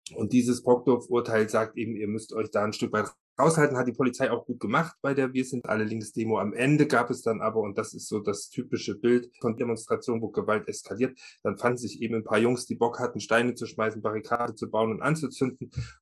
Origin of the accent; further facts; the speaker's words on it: Leipzig, Saxony, Germany; Also ich als Leipziger erinnere mich an Krawallszenen auf dem Leipziger Markt